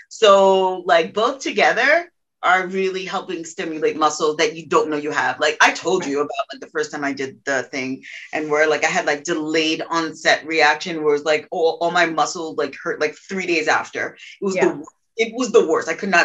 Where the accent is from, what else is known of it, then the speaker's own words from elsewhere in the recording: New York, United States; just know we're from New York.